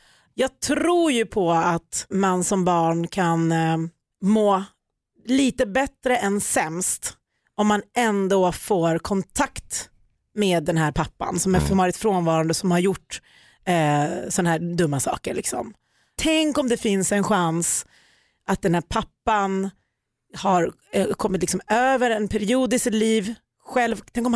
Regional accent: Ockelbo, Gävleborg County, Sweden; Jag är uppvuxen i Ockelbo, som ni vet.

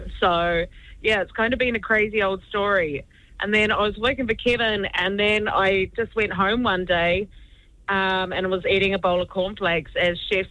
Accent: New Zealand; now in Ireland; I'm from New Zealand, I'm from a remote part of New Zealand

